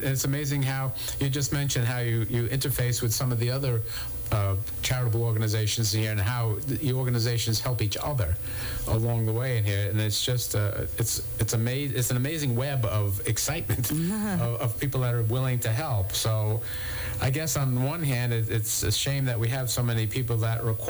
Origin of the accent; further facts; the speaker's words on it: New York, United States; I did not expect that when I first moved here. I'm from New York, as many of the listeners know, out on Long Island